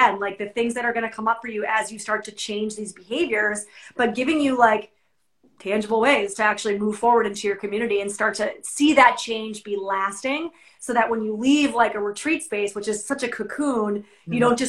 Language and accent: English; New York, United States; You know, I'm a New Yorker.